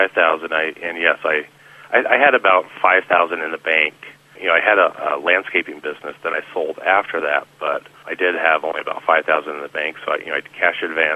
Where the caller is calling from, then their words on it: Cedar Ridge, Colorado, United States; I'm in Cedar Ridge, Colorado. It's on the western slope of Colorado.